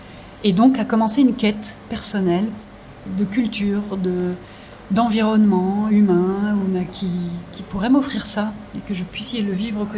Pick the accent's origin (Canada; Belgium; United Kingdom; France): France; Paris, Île-de-France; Et moi en fait je suis parisienne, une vraie de vraie.